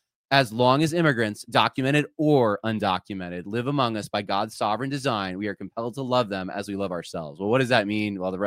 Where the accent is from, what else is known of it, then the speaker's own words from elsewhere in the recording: Los Angeles, California, United States; some of you don't know this, but I'm from Los Angeles originally.